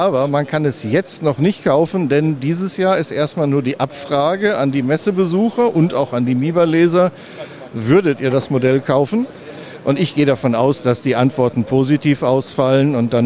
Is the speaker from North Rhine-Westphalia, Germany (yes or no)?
yes; Bochum, North Rhine-Westphalia, Germany; born there; weil ich ja als gebürtiger Bochumer ein Ruhri bin im eigentlichen Sinne.